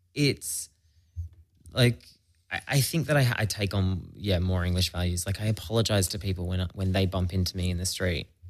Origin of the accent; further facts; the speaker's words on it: Australia; I grew up in an English household. So while okay. I grew up in Australia